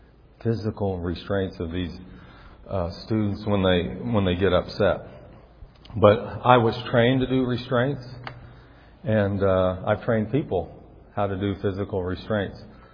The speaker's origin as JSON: {"language": "English", "region": "the South", "country": "United States", "tie": "born or raised there", "lives_now": "Illinois, United States", "said": "But I grew up in the South, and I think I speak a little slow sometimes"}